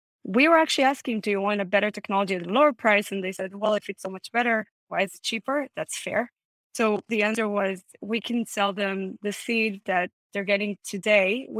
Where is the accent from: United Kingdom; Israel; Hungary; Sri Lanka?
Israel; English is a second language; moved away as an adult; now in United States; I was born and raised in Israel and studied industrial engineering and then moved to the US for business school, stayed here